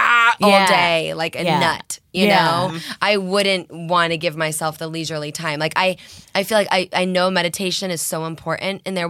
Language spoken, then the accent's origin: English; Orange County, California, United States; And I grew up going to Not Scary Farm, you know, born and raised in Orange County.